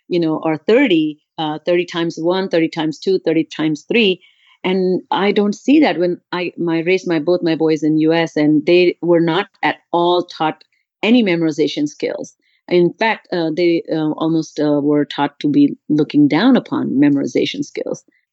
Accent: India; You know, I grew up in India

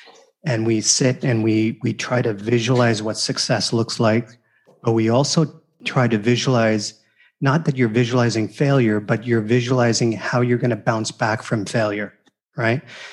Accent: Canada; being Canadian, back in Canada for the first time in 3 years

